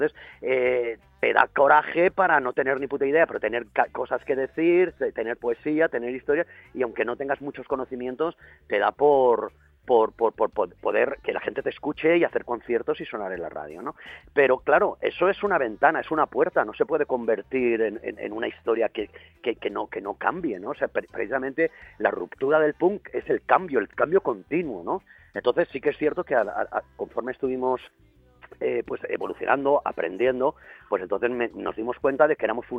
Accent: Valencian Community, Spain; y yo, ¿cómo vascos? Somos valencianos.

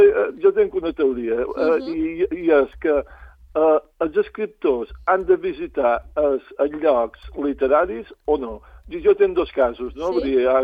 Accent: Balearic Islands, Spain; jo som de Menorca, he visitat moltes vegades Mallorca, he anat a Eivissa

